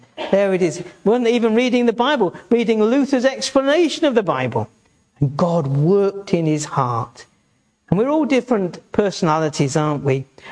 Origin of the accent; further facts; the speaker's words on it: East of England, United Kingdom; now in Wales; I come from Essex and we don't show it the way that you people do. We don't wear our heart on a sleeve the way that you lovely Welsh people do.